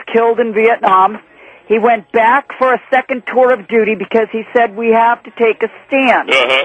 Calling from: Orange, California, United States; I'm calling from Orange, California.

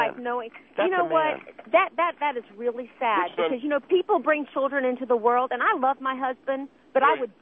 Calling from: Decatur, Georgia, United States; Decatur, Georgia.

